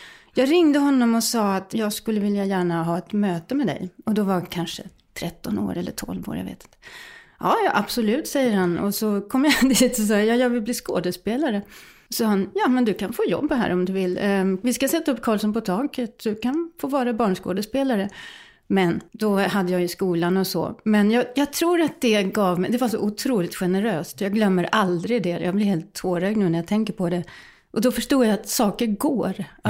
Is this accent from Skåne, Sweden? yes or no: yes; Helsingborg, Skåne, Sweden; Jag är liksom inte sån här född Ödeåkrabo, utan jag kommer faktiskt från Helsingborg.